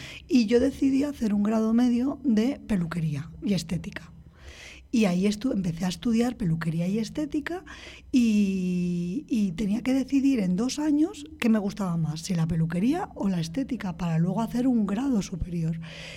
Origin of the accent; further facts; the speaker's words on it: Castile and León, Spain; yo vengo de una provincia que se llama Burgos